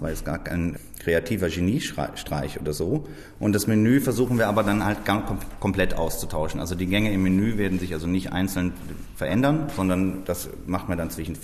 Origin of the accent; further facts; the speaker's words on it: Ahrweiler, Rhineland-Palatinate, Germany; born there; Ich bin Pfälzer, in Ahrweiler geboren